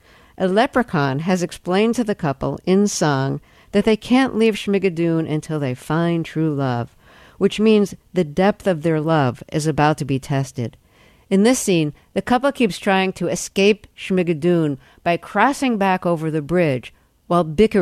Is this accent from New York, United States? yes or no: yes; Brooklyn, New York, United States; when I was growing up in Brooklyn, I thought people in movies and on Broadway were like from another planet.